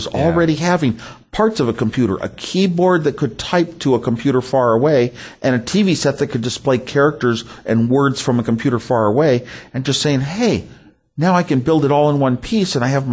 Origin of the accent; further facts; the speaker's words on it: California, United States; Another advantage of growing up in Silicon Valley is so many engineers were moving in to work for Lockheed